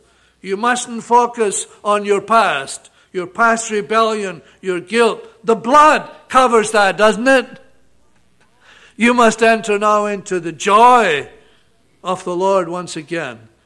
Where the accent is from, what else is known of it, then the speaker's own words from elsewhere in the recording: Scotland, United Kingdom; And I come from Scotland